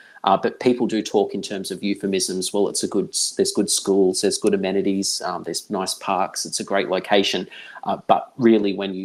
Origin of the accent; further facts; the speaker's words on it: New South Wales, Australia; So, being a millennial myself, growing up outside of Sydney